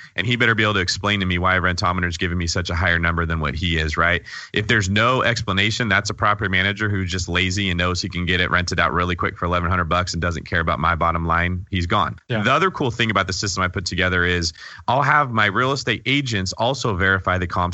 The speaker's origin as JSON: {"language": "English", "region": "California", "country": "United States", "said": "So if I wanted to go buy in Boise, Idaho as a Californian, I was calling some broker I didn't know."}